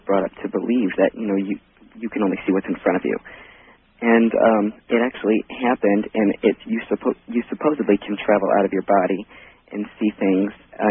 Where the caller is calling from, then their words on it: Elmore, Ohio, United States; I'm calling from Elmore, Ohio.